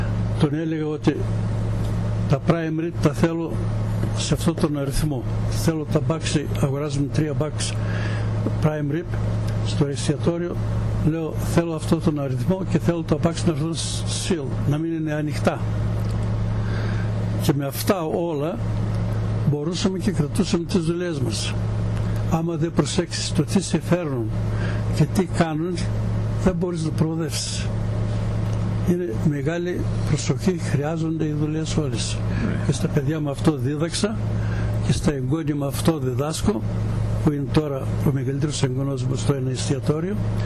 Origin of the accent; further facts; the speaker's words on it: Greece; 3 μήνες στο Μασατσούσετ και 6 μήνες στην Ελλάδα, στο χωριό μου.